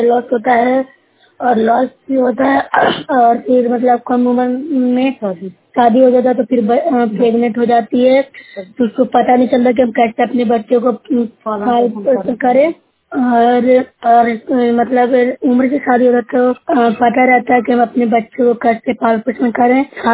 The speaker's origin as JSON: {"language": "Hindi", "region": "Bihar", "country": "India", "said": "मैं नूतरा ब्लॉक से हूँ, जिला नालंदा से हूँ।"}